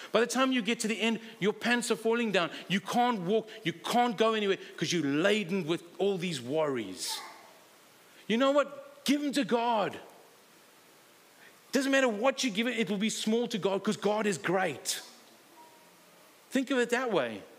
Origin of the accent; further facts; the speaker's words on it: Zimbabwe; also born or lived in South Africa; Now, I've had the privilege of growing up in Africa, both Zimbabwe and in South Africa. If you didn't figure that's where I come from.